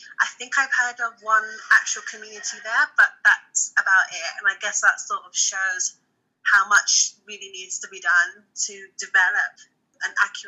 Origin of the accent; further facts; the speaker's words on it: Pakistan; it took time to fully accept it, along with being Pakistani and being Muslim.